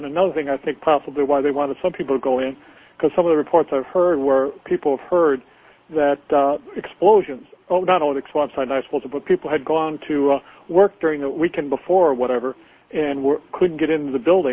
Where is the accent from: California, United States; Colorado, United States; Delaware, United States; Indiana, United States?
Indiana, United States; Okay, I'm from Northwest Indiana.